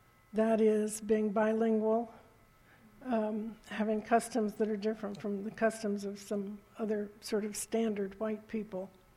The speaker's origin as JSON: {"language": "English", "region": "Hawaii", "country": "United States", "tie": "born or raised there", "said": "I grew up in Hawaii, and that's different."}